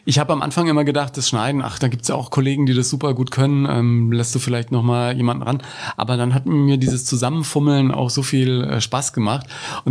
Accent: Ebern, Bavaria, Germany; wir haben als Kinder in Ebern in Franken mit zwei Kassettenrekordern uns

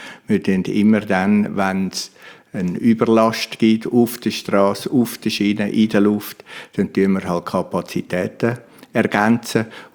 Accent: Rümlang, Zurich, Switzerland; ich komme aus Rümlang

